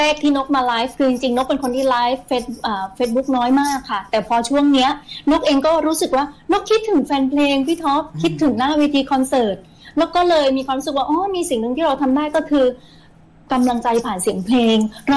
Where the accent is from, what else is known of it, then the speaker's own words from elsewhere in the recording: Nakhon Si Thammarat, Thailand; พอเราเป็นสาวใต้เมืองนครอะไรที่เป็นความภาคภูมิใจของเราเราก็นำมาใช้ในชีวิตประจำวัน